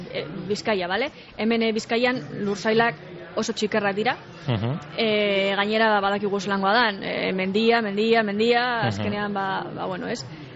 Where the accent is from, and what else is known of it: Dima, Basque Country, Spain